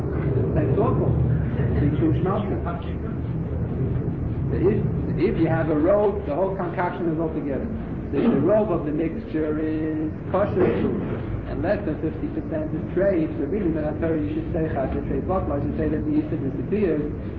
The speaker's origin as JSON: {"language": "English", "region": "England", "country": "United Kingdom", "said": "I'm English"}